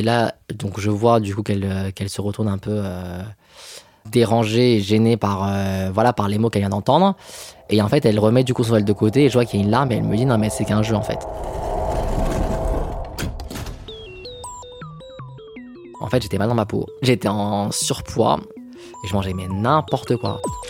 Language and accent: French; Villeurbanne, Auvergne-Rhône-Alpes, France; Je suis né à Lyon, j'ai grandi à Villeurbanne. Mes parents, du coup, sont d'origine algérienne. Voilà, ils sont venus après l'ouverture des portes de l'immigration.